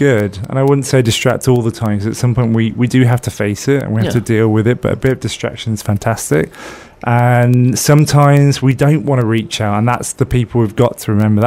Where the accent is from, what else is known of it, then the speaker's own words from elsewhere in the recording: Birmingham, West Midlands, United Kingdom; now in Bristol, United Kingdom; I'm from Birmingham myself. And although I love Birmingham, Bristol has something quite special